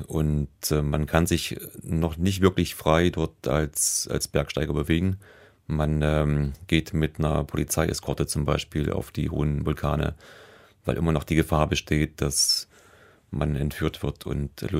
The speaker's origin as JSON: {"language": "German", "town": "Halle", "region": "Saxony-Anhalt", "country": "Germany", "tie": "born or raised there", "said": "Ich bin aufgewachsen in der Nähe von Halle, in der ehemaligen DDR. Und war 14, als die Mauer fiel."}